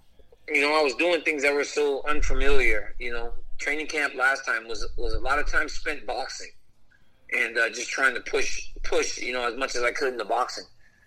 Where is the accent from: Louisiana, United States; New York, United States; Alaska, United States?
Louisiana, United States; act one was me growing up in Louisiana, and act two was wrestling